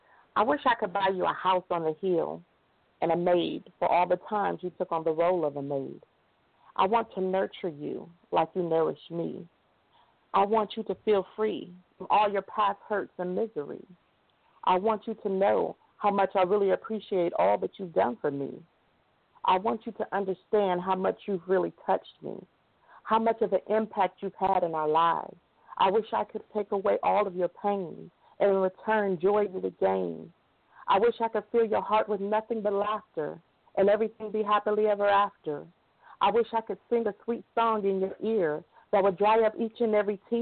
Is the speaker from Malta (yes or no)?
no; Ohio, United States; also born or lived in Connecticut; now in Alabama, United States; I live here in Alabama, but I'm from Ohio originally.